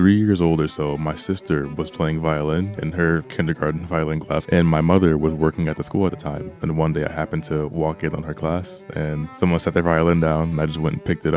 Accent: Detroit, Michigan, United States; That's actually the reason that I was pulled from Detroit Public Schools by my mother.

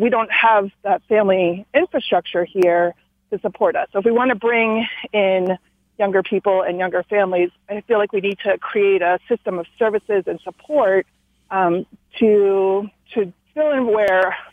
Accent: Allentown, Pennsylvania, United States; now in Michigan, United States; He's a native New Yorker. I'm from Allentown, Pennsylvania area.

